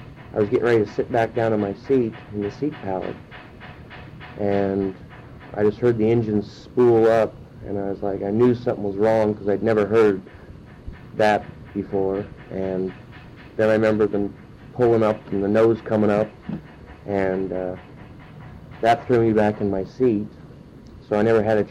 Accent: Montana, United States; I'm from Montana originally

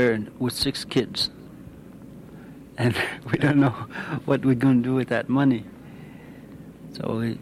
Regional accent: Healy, Alaska, United States; I'm from Healy, and I'm just here as a parent committee to listen to what's going on.

